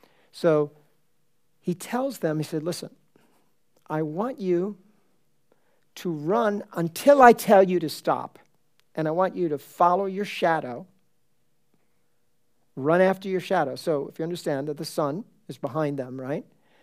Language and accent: English; New York, United States; You know, I'm hail from New York. Everybody knows what happened in New York, right?